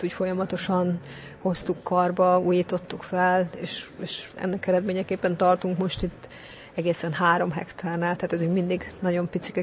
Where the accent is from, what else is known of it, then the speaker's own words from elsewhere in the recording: Komlóska, Borsod-Abaúj-Zemplén, Hungary; Hegyoljai lány vagyok, amit büszkén vallok, tehát én ott születtem, egy kis községben, Komlóskának hívják